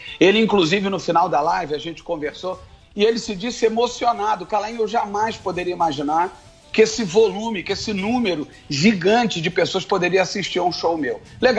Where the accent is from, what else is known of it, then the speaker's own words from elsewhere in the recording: Brazil; todos nós que somos brasileiros